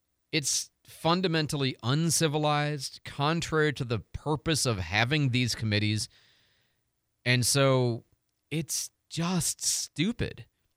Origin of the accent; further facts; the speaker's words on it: United States; It's incredibly embarrassing to me as an American Republican that somebody this incapable of functioning in her job represents my party.